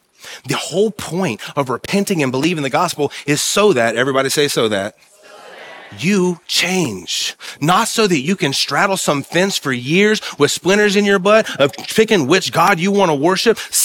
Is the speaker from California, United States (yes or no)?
no; West Virginia, United States; I'm from West Virginia. I can't count like that.